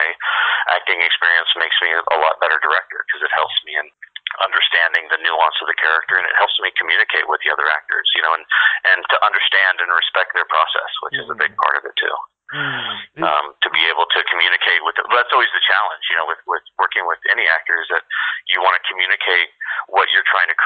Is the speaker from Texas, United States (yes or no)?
yes; Texas, United States; Like, I grew up in Texas, and so, like, the police in Texas kind of have that sort of calm, you know, good old boyness to them